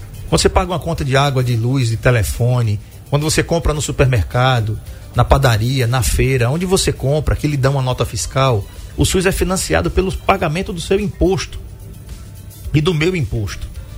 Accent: Maceió, Alagoas, Brazil; born there; E ele nasceu na mesma maternidade que eu nasci, em Maceió.

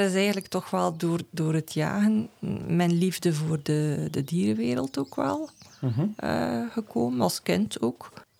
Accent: Watervliet, East Flanders, Belgium; born there; now in Lovendegem, Belgium; Nee, ik ben geboren in Watervliet.

